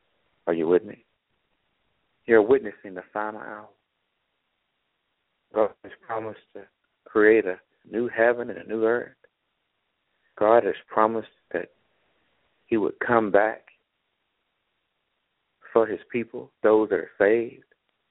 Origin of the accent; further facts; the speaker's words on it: Dallas, Texas, United States; I'm from Dallas, Texas.